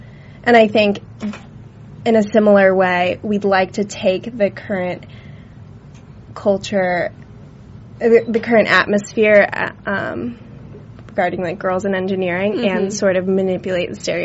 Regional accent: Chapel Hill, North Carolina, United States; And I'm from Chapel Hill, North Carolina, which is surrounded by three huge research universities.

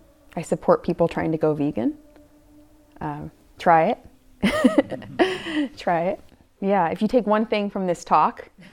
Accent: Washington, United States; I grew up in Washington State in the San Juan Islands, very beautiful place.

